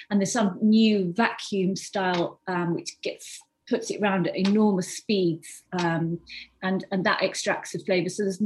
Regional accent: South West England, United Kingdom; Also, because we're from Devon, we wanted to have the coastline as part of our product.

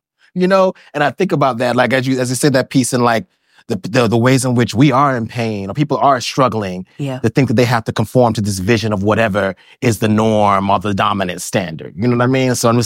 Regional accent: the South, United States; So, you know, as a Southerner, you talked about being from the South, uh-huh. being country, right? As a country person as well.

